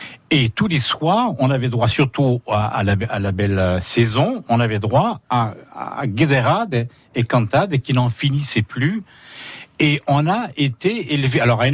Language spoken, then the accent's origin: French; Corsica, France; born there; moi, je suis né à la Citadelle